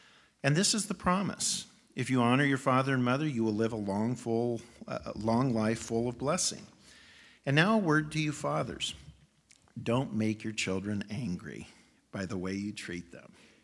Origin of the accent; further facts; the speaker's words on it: Eugene, Oregon, United States; When I was growing up in Eugene, Thanksgiving was just long enough to relax, but not long enough to go anywhere.